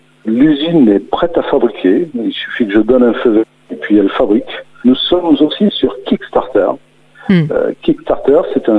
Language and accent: French; Fréjus, Provence-Alpes-Côte d'Azur, France; Alors, je suis né en 67, donc j'ai 49 ans, dans un quartier populaire, à Fréjus, dans le Var. Et, une enfance plus ou moins difficile.